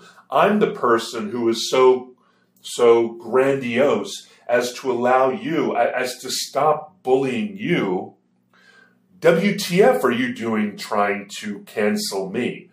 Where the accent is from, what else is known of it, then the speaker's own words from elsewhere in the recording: Hawaii, United States; And I grew up in Hawaii, where we used to call people who were second to spirit or just gay or lesbian or whatever.